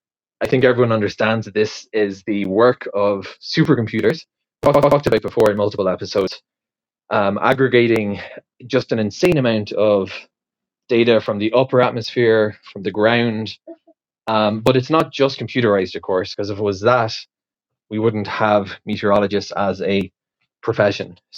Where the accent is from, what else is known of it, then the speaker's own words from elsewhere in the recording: Ireland; now in Israel; And growing up in Ireland, where the weather is notoriously variable on the very edge of the European continent